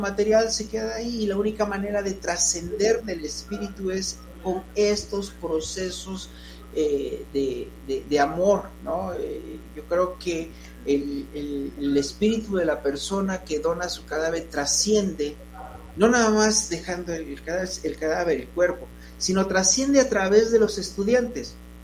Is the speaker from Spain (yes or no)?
no; Mexico; la llevamos en los genes como mexicanos